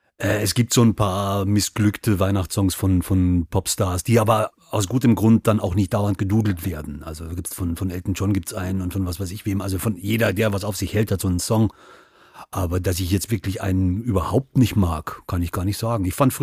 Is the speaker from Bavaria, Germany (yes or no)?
yes; Bavaria, Germany; Die Stadezeit, wie man bei uns in Bayern sagt.